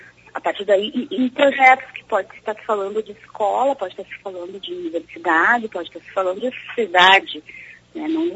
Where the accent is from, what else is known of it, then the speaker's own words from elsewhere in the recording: Porto Alegre, Rio Grande do Sul, Brazil; estou me lembrando de uma notícia que eu vi na semana passada numa cidade próxima a Porto Alegre, eu sou de Porto Alegre